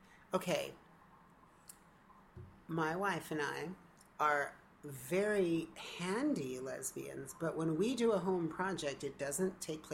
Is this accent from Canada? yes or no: no; the South, United States; I'm from the South.